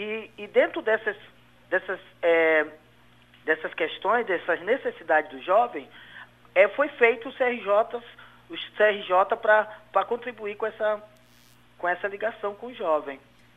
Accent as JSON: {"language": "Portuguese", "country": "Guinea", "lives_now": "Espírito Santo, Brazil", "said": "eu como sou africano de Guiné-Conakry"}